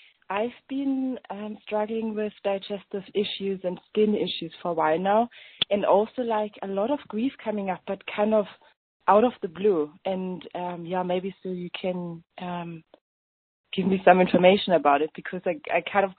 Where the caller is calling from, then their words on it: Germany; I'm calling from Germany.